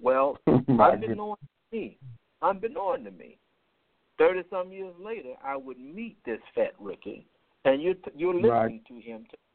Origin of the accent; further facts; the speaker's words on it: Chicago, Illinois, United States; moved away as an adult; now in Nashville, United States; I came to Nashville from Chicago as a student at Fisk University, and my heart was with the place I came from, which was the project.